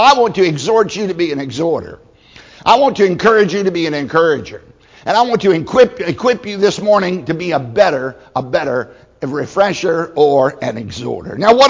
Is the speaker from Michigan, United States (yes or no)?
no; Virginia, United States; I grew up in Southside, Virginia. My parents grew enough Irish potatoes to feed the entire county.